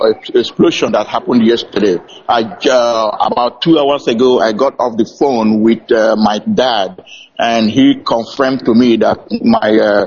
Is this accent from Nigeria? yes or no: yes; Nigeria; now in Houston, United States; I come from Arondonyemobi in Ubita in Biafra land. And I'm calling you right now from downtown Houston, Texas, United States of America.